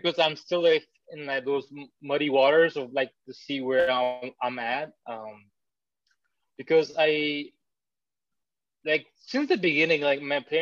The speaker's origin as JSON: {"language": "English", "country": "India", "said": "So when I went to college, they said, oh, Indian."}